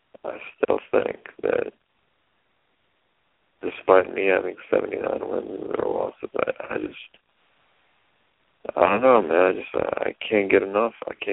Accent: United States; I'm an American, red, white, and blue.

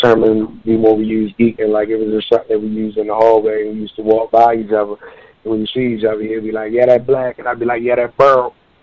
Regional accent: Baltimore, Maryland, United States; Well, I'm from Baltimore, Maryland. A lot of people call it Baltimore. A lot of people call it Murderland.

